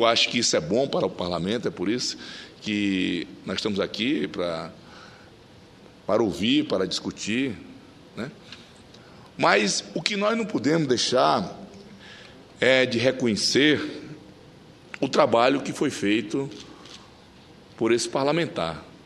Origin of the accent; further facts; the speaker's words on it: Acre, Brazil; Tenho 50 anos que vivo lá no Acre, desde que nasci que vivo lá no Acre.